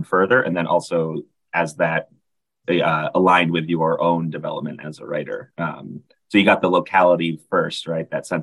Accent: New Hampshire, United States; now in Chicago, United States; I'm from New Hampshire originally, live in Chicago now

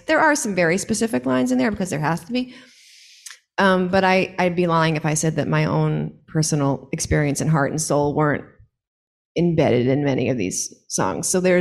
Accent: New York, United States; Like my hometown of New York can sometimes be.

